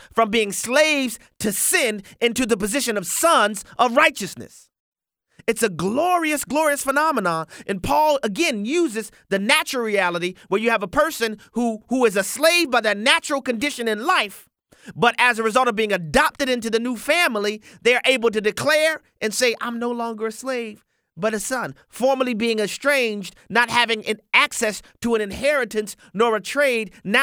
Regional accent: New Orleans, Louisiana, United States; I mean, most of you guys know I'm from New Orleans, Louisiana, and in New Orleans we have two seasons.

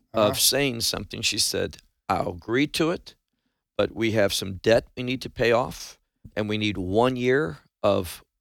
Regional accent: Chicago, Illinois, United States; moved away as an adult; also born or lived in Miami; now in Israel; Grew up in Chicago, and after I got married, we moved to Florida, to Miami. We were there for a number of years. But as I said, for the last 25 years, we've been in Israel

